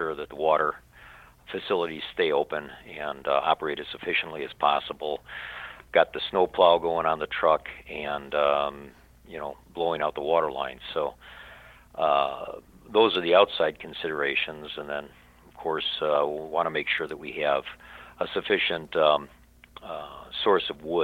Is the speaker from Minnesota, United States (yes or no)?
no; Chicago, Illinois, United States; now in Wisconsin, United States; And we're transplants from Chicago, so it's a few degrees a little cooler here in the winter. But yeah, I'm a upper Midwest guy.